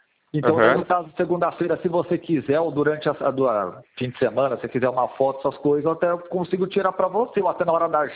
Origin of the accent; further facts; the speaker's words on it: Santo André, São Paulo, Brazil; now in São João da Boa Vista, Brazil; Na verdade, eu sou de Santo André, que eu resido em São João já faz 20 anos já.